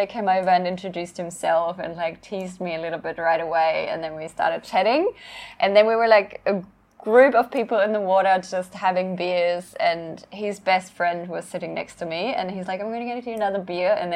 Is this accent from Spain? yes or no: yes; Spain; I'm going to move back to Spain. I grew up in Spain.